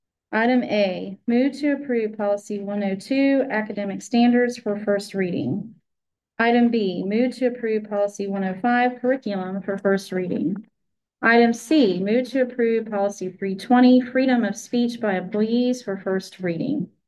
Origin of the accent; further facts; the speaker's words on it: the South, United States; accent: Southern; Maybe it was my Southern accent.